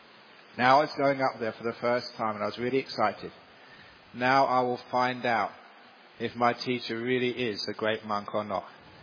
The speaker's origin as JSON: {"language": "English", "region": "England", "country": "United Kingdom", "tie": "born or raised there", "said": "When I was growing up in England, being a Buddhist, remember this was in the 60s and 70s"}